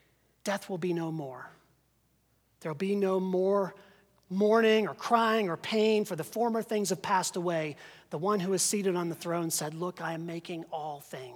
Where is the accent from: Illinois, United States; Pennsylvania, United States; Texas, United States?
Pennsylvania, United States; When I was a kid, growing up in Western PA